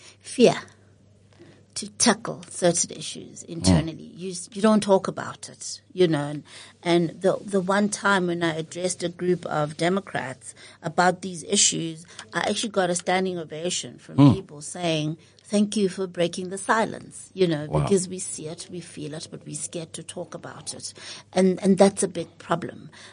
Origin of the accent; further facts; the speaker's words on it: South Africa; where I would like to see my country going as a South African.